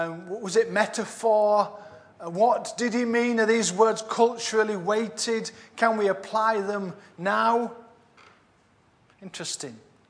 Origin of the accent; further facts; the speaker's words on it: Yorkshire and the Humber, United Kingdom; I'm a Yorkshireman